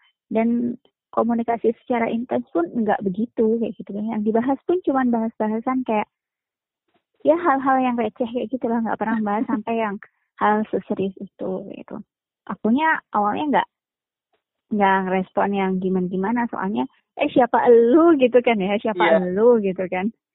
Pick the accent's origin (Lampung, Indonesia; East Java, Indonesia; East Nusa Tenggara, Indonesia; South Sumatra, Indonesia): South Sumatra, Indonesia; Palembang; Aku orang Palembang dan dia orang Madura.